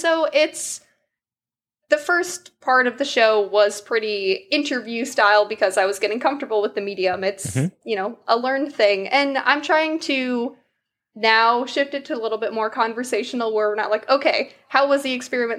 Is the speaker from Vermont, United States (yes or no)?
yes; Vermont, United States; I'm from Vermont. It's not the Midwest. And so I'm hoping to move, you know, coastal again.